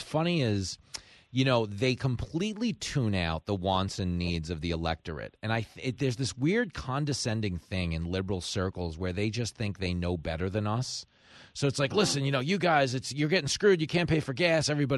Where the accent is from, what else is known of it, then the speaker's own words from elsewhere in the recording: New York, United States; I feel bad because, you know, I grew up on Long Island, right?